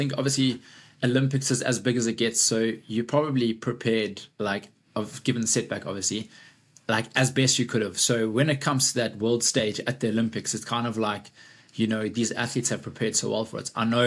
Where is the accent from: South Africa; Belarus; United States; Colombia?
South Africa; now in United Kingdom; I'm obviously South African, based in the UK